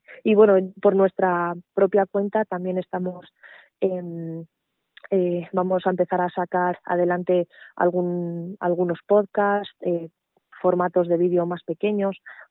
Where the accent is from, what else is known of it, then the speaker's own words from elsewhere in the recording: Segovia, Castile and León, Spain; Y al final pues terminé enfocándome en Segovia porque es mi tierra.